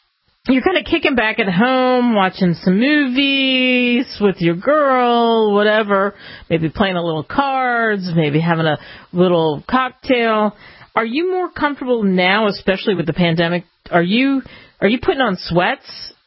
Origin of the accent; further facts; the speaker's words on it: New Jersey, United States; because I grew up in New Jersey. The best tomatoes are in New Jersey.